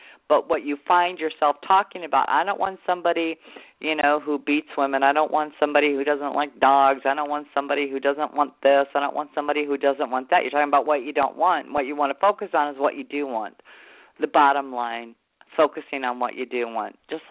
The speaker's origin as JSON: {"language": "English", "town": "San Diego", "region": "California", "country": "United States", "tie": "born there", "said": "My family, I was born in San Diego, and my parents had a Volkswagen bus"}